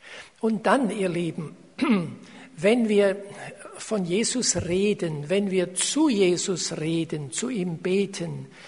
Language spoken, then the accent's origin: German; Baden-Württemberg, Germany; Ich stamme aus dem Schwabenland.